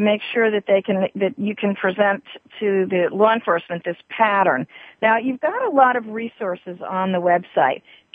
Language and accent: English; New York, United States; I had been working with someone in my home state of New York